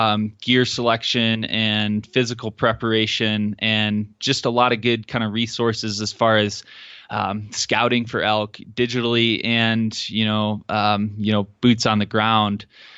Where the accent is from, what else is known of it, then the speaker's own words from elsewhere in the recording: Michigan, United States; Yeah, I'm actually from Michigan, grew up there.